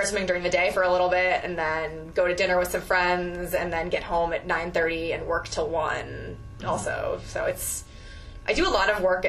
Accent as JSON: {"language": "English", "town": "St. Louis", "region": "Missouri", "country": "United States", "tie": "born or raised there", "said": "I grew up in St. Louis. My first, like, sports obsession was the home run race in 1998. I was 11"}